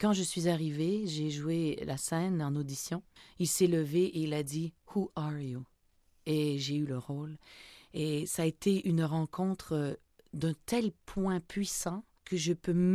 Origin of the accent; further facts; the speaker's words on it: Quebec, Canada; une terre que je ne connaissais pas, je viens du Québec, on avait des pommiers